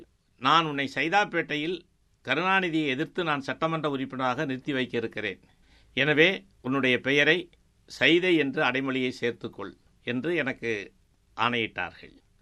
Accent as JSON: {"language": "Tamil", "town": "Thumbivadi", "region": "Tamil Nadu", "country": "India", "tie": "born there", "said": "நான் பிறந்த ஊரான தும்பிவாடி என்று அது அடைமொழி சேர்த்து … என்று தான் நான் என்னை கட்சி நிகழ்ச்சிகளில் விளம்பரப்படுத்தி கொண்டேன்."}